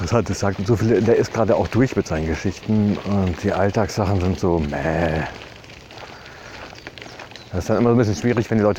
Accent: West Germany, Germany; Boah, weiß man als Westdeutscher auch gerade nicht, ne?

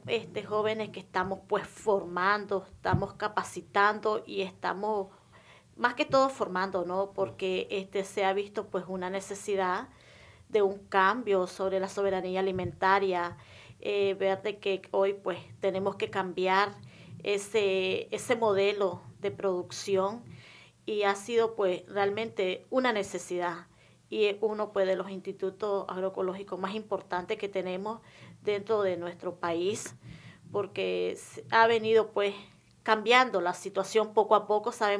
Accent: Matagalpa, Nicaragua; Soy una campesina de Matagalpa. Y vengo, pues, de una familia, pues, que trabaja la tierra.

